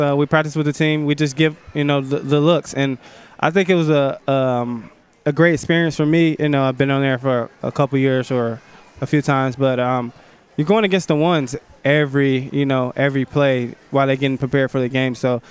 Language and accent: English; Detroit, Michigan, United States; I was being from Detroit, I was a Lions fan, you know